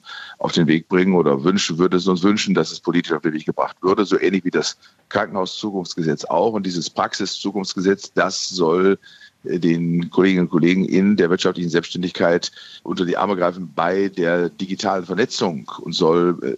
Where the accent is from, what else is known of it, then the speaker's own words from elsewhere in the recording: Bielefeld, North Rhine-Westphalia, Germany; Neue in Bielefeld zum Beispiel, meiner Heimatstadt